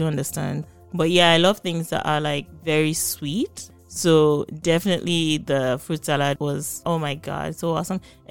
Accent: Nigeria; Like I tried it for the first time in Canada, even though I grew up in Nigeria.

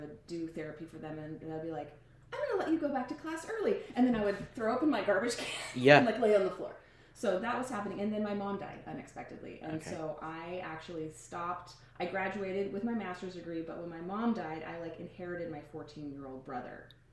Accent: California, United States; My husband and I grew up in the Silicon Valley in the Bay Area.

